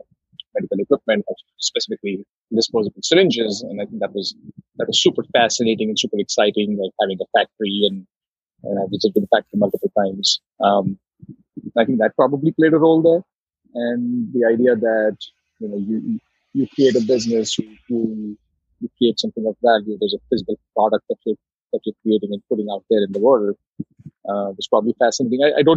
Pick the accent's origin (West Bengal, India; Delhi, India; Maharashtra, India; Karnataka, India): Delhi, India; now in San Francisco, United States; You know, I grew up in Delhi in India, and as a kid, you would ask me, what do you want to do when you grow up?